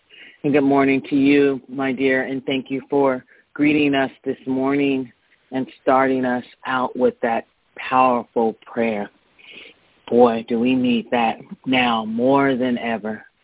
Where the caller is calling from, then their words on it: Atlanta, Georgia, United States; Well, I am … I am calling from Atlanta, Georgia